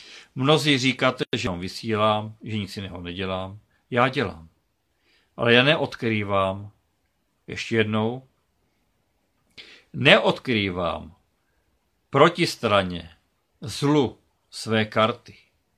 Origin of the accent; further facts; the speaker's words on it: Moravia, Czechia; Jsem Moravák, jsem Čechoslovák, mám rád tuto zem. Moji vlast, ve které jsem se narodil, pro kterou umřu.